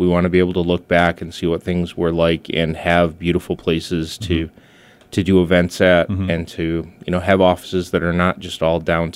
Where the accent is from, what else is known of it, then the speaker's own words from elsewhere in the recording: United States; I grew up in Springside Park.